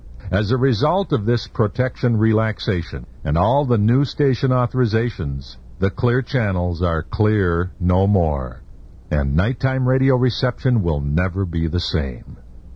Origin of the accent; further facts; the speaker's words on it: St. Paul, Minnesota, United States; And since KSTP is in my hometown, the temptation, of course, is to get a local signal there.